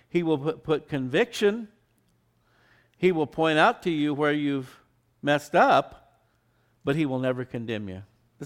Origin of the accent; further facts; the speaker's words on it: Phoenix, Arizona, United States; I grew up in Phoenix and there was this wonderful carnation ice cream parlor around Central Avenue there in Phoenix.